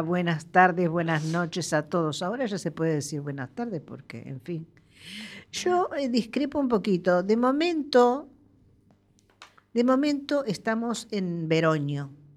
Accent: Uruguay; Hoy es fiesta patria en mi país, en Uruguay, sí.

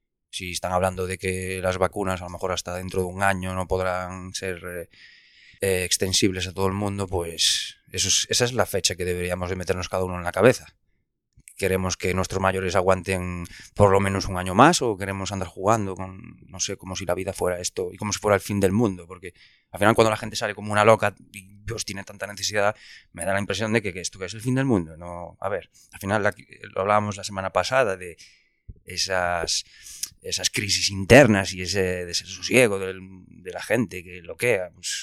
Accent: Spain; ¿Sabes el único sitio donde no somos vagos los españoles?

